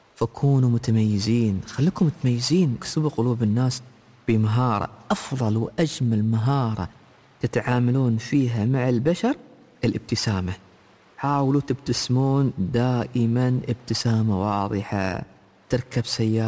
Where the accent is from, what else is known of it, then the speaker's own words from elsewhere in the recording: United Arab Emirates; أنا سأتكلم مع الأمهات، مع شعب الإمارات أكثر، لأن هي يعني تراثية أكثر، فأنا أتكلم بلهجتنا يعني بلغتهم